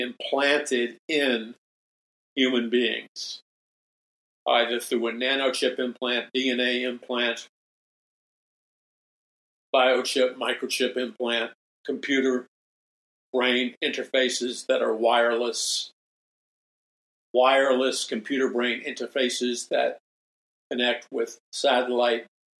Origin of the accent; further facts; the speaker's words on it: New York City, New York, United States; I never met a born-again Christian in my entire life growing up in New York City.